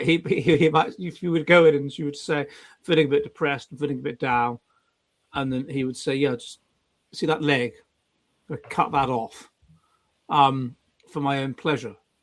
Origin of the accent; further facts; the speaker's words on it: England, United Kingdom; No, I think if anything you should pay reparations to me for as an English person